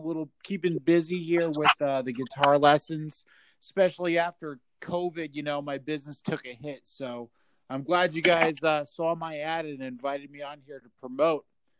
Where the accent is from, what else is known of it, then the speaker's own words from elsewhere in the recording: Ohio, United States; moved away as an adult; now in Boston, United States; I'm originally from Ohio. But what happened was I moved to Boston when I was 18